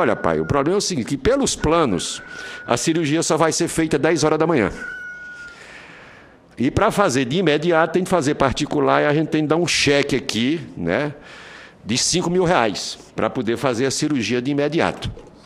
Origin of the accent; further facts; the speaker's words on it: Piauí, Brazil; meus filhos moram no Piauí, eu sou do Piauí